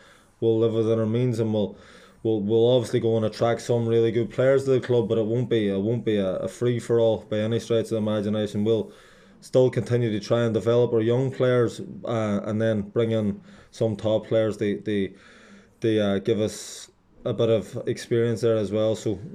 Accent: Limavady, Northern Ireland, United Kingdom; I'm from Limavady myself, and I was desperate to get someone from Limavady

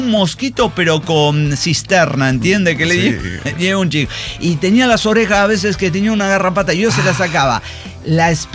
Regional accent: Córdoba, Argentina; Y yo soy cordobés y vos sos cordobés

